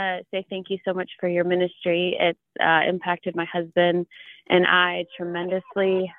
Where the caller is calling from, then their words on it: Michigan, United States; I'm calling from Michigan.